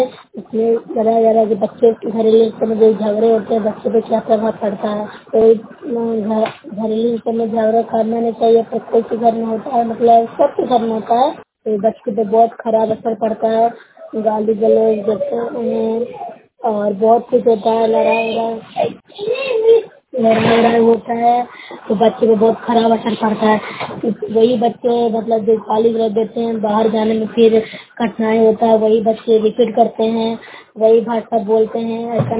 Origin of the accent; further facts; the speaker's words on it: Bihar, India; मैं नौसराखंड से हूँ, जिला नालंदा में रहने वाली हूँ।